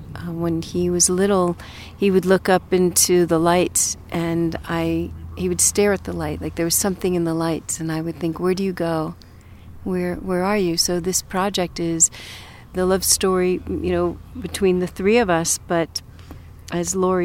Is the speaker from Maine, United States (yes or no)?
no; New Jersey, United States; now in Santa Monica, United States; I live in Santa Monica, California. I am from New Jersey.